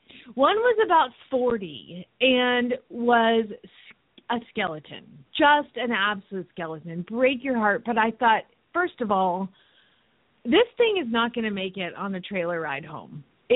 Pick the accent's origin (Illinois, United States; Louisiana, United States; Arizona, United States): Arizona, United States; Phoenix; from Phoenix, Arizona